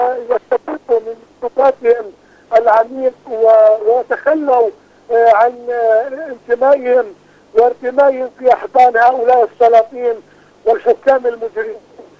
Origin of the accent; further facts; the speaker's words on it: Palestine; رغم أنهم كانوا يضللون لنا كفلسطينيين